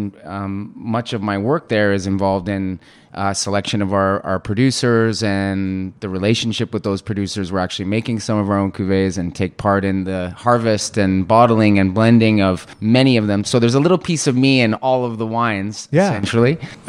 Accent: Toronto, Ontario, Canada; moved away as an adult; now in Spain; I'm born and bred in Toronto. Over 20 years ago, I moved to Spain

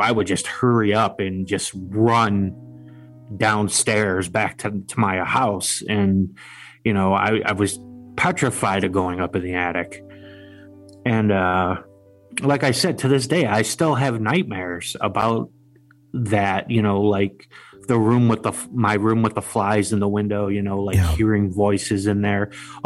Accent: Buffalo, New York, United States; born or raised there

